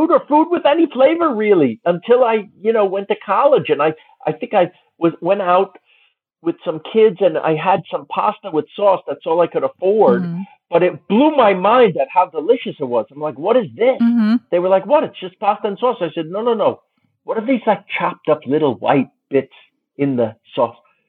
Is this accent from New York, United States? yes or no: yes; Queens, New York, United States; born there; And guess what else is from Queens? Me. I was born there.